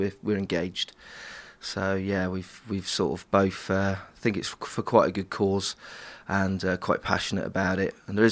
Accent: Truro, South West England, United Kingdom; born there; moved away; I was born in Truro, but I've lived away such a long time

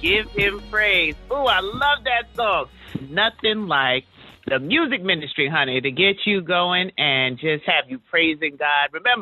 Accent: Jamaica; You know, clearly I'm Jamaican.

